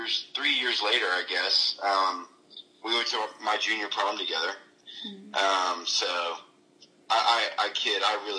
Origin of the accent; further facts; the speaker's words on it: Nashville, Tennessee, United States; Yeah, you know, growing up in Nashville, my mom was a hairdresser, my dad was a police officer